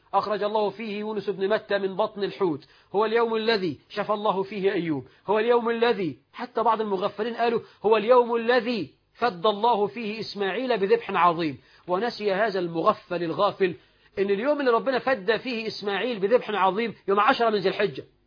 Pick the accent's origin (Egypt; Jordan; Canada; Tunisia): Egypt; تظهر بجلاء عندنا كمصريين